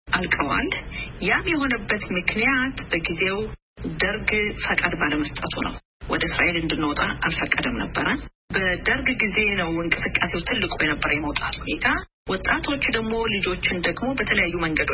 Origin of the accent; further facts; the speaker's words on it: Gondar, Amhara, Ethiopia; now in Israel; እኔ የተወለድኩት ጎንደር ነው። ጎንደር ከተማ ውስጥ ነው። ጎንደር ሩፋኤል ይባላል። በቀበሌ ደግሞ ቀበሌ 04 ከፍተኛ አንድ ይባላል። እና የተወለድኩት እዛ ነው። አንደኛ ደረጃ የተማርኩት ጻድቅ ዮሐንስ ትምህርት ቤት ይባላል።